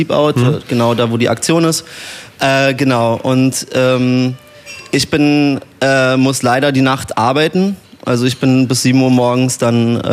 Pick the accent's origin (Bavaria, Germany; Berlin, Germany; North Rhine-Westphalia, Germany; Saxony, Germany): Berlin, Germany; ich bin in Berlin aufgewachsen